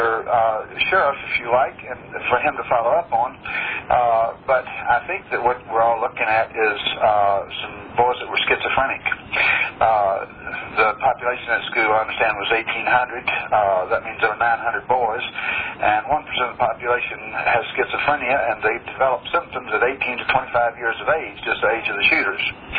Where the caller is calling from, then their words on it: Georgia, United States; I'm a psychiatrist from Georgia calling about this shooting out there.